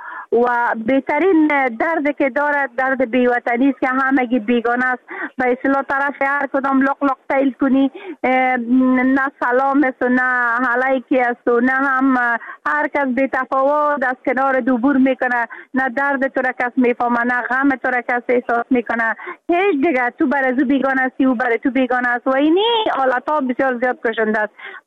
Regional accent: Afghanistan; moved away; حتی حالا که من در بیرون از افغانستان هستم،

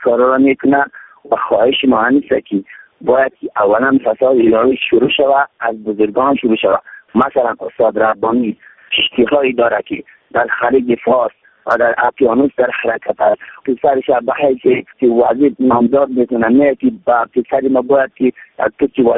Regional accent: Badakhshan, Afghanistan; ما از بدخشان هستم

